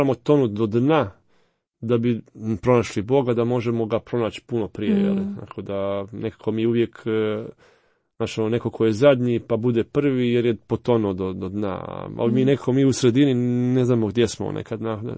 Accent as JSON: {"language": "Croatian", "town": "Zagreb", "region": "City of Zagreb", "country": "Croatia", "tie": "born or raised there", "said": "odrastao sam u Zagrebu"}